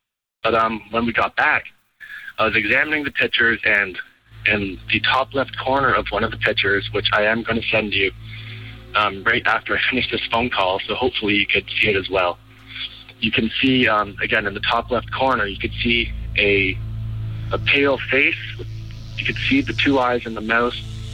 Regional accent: Toronto, Ontario, Canada; I'm from Toronto, Ontario, Canada.

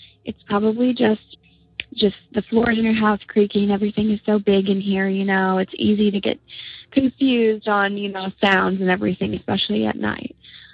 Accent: Indiana, United States; I'm from Indiana, and I'm a new listener to the podcast

